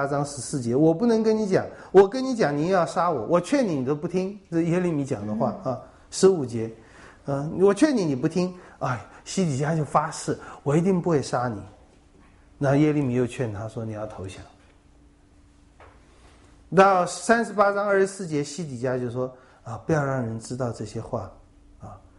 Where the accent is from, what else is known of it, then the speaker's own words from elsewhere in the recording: China; 这我们中国人特别看重这个血缘